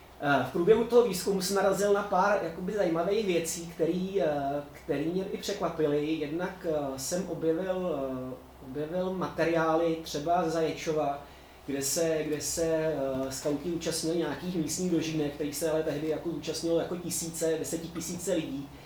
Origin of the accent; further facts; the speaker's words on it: Beroun, Central Bohemian Region, Czechia; protože já jsem vlastně z Berouna